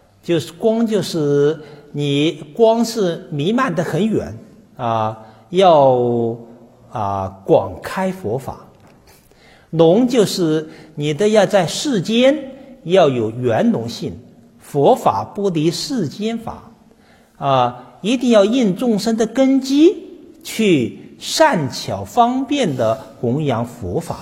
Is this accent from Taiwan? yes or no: no; China; 为什么不能给我们中国人内心世界注入这样的思想的养料呢